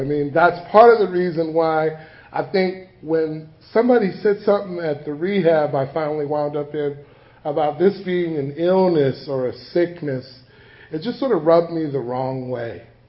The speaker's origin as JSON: {"language": "English", "town": "Watts", "region": "California", "country": "United States", "said": "I come from the Jordan Downs Housing Project in Watts."}